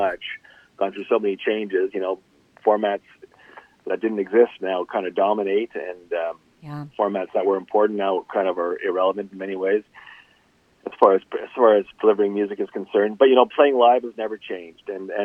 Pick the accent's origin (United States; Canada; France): Canada; Montreal, Quebec; And we grew up in Montreal, which in the coming of age in the 70s, which was a great time for music and a great time for music in Montreal.